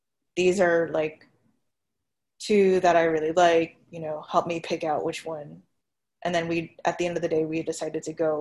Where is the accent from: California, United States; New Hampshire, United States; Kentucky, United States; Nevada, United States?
Nevada, United States; Las Vegas; Like I grew up in Las Vegas